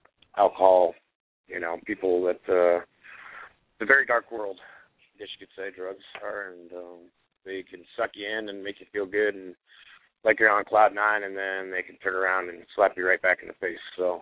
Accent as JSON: {"language": "English", "town": "Denver", "region": "Colorado", "country": "United States", "said": "I'm from Denver, Colorado."}